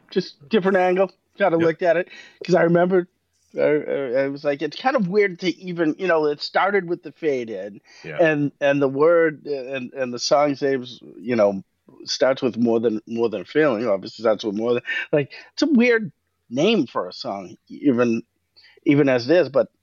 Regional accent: Boston, Massachusetts, United States; I know, you know, we are from the Boston area, like we said

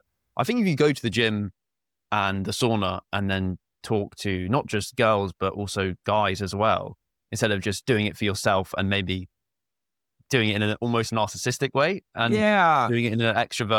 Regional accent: South East England, United Kingdom; So I'm from Southeast. So it's about 6 hour distance between the two.

